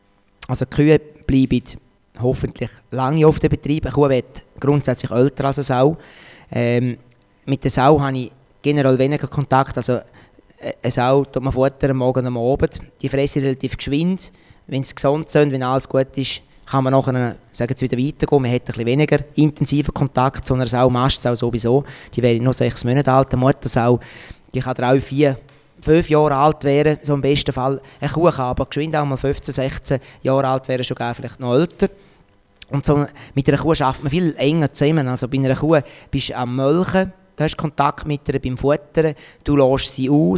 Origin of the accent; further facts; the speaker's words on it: St. Gallen, Switzerland; accent: Appenzell and St. Gallen dialects; meine Eltern sind beide von Appenzell. Und dann haben wir daheim haben wir die Appenzeller natürlich. Und ich bin dann eigentlich zweisprachig aufgewachsen. Ich habe dann in der Schule St. Galleret.